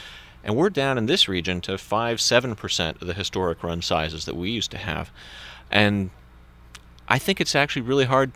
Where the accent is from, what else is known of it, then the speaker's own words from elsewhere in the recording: West Coast, United States; Growing up on the West Coast and living in the Northwest for a long time